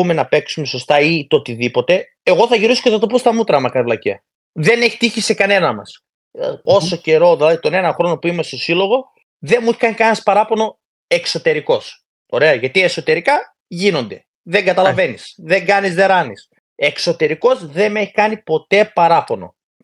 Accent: Orestiada, Eastern Macedonia and Thrace, Greece; από την Ορεστιάδα και κανένας δεν με είπε τίποτα

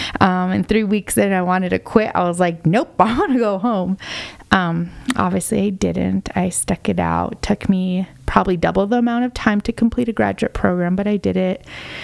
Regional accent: Arroyo Hondo, New Mexico, United States; also born or lived in Las Vegas, New Mexico; I grew up in Arroyo Hondo.

